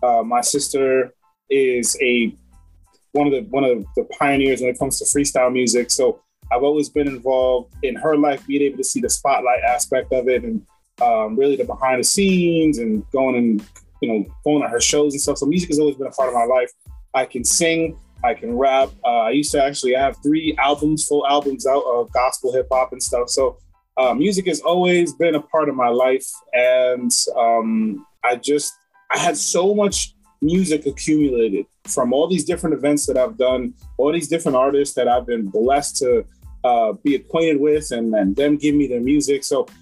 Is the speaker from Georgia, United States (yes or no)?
no; Bronx, New York, United States; I am from New York. So I'm in upstate, originally from the Bronx